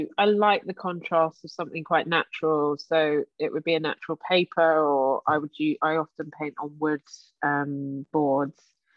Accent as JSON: {"language": "English", "region": "London", "country": "United Kingdom", "tie": "born or raised there", "said": "Grew up in St John's Wood because my parents had a corner shop and I used to be sitting in the window drawing as a kid. and then we moved to South Kilburn and I went to school in Marylebone"}